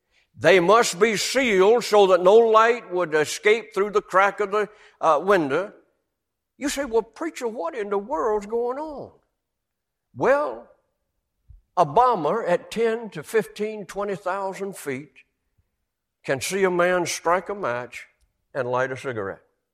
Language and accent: English; North Carolina, United States; I'm from North Carolina. Just to the east of us is what we call the Outer Banks.